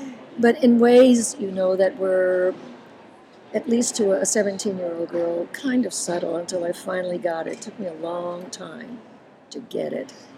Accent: Puerto Rico; born there; It's about my life from the time I was born in Puerto Rico to the time right now, actually.

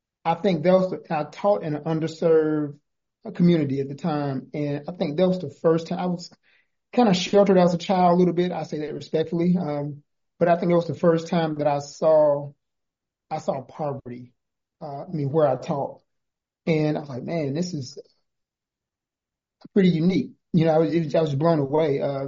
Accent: Mississippi, United States; No, actually, I'm a native Mississippian. I was born in Mississippi, yep.

